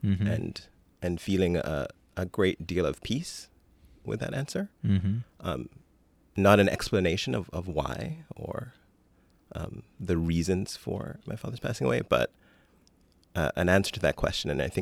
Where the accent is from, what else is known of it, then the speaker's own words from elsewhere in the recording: Kenya; also born or lived in Benin / Canada; I've been in Boston for about 15 years and coming to Park Street the whole time. Mm-hmm. I originally was born in Benin, but I grew up in Kenya. Although in between there and here, I lived in Canada for a few years.